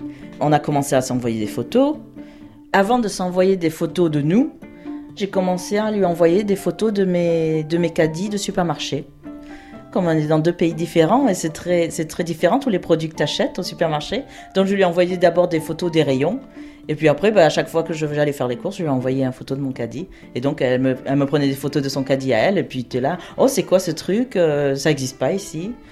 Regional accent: France; now in United States; Elle adorait le fait que je suis française. Et du coup, elle a dit, mais t'as pas d'accent. Parce qu'au bout de 15 ans, oui, j'ai perdu mon accent français. Donc j'ai un accent américain, en fait.

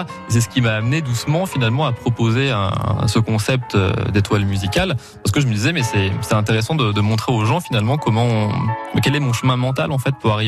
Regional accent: Paris, Île-de-France, France; born there; Je suis né à Paris.

